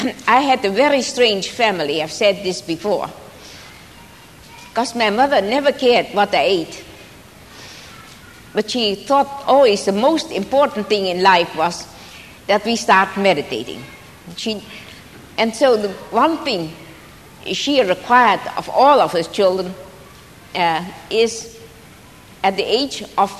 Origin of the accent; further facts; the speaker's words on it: Java, Indonesia; English is a second language; because I was myself brought up in a colonial empire, because I was born in Java, the Dutch East Indies, and I was very fortunate in many ways